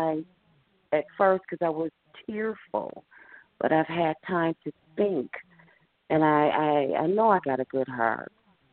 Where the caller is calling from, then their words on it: Southfield, Michigan, United States; I'm calling from Southfield, Michigan.